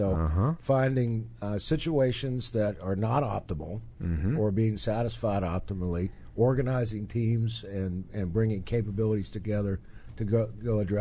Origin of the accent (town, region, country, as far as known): West Virginia, United States; born or raised there